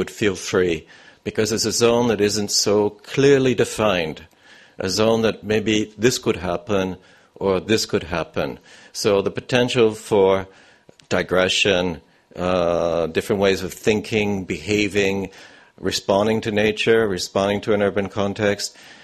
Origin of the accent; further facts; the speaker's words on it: the Prairies, Canada; I grew up in the Midwest of Canada, where there was a lot of these zones, and I grew up in an area where it was extremely cold. You probably wouldn't understand, minus 40 degrees.